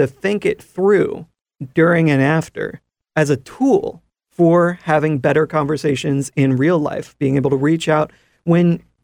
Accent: Chattanooga, Tennessee, United States; I'm from Chattanooga, and maybe part of what set me off in that direction of wanting to find some resolution and ways to come together and ways to envision the future was really built into me by growing up here.

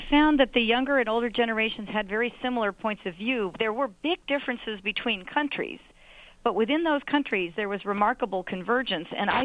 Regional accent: United States; my own surprise as an American

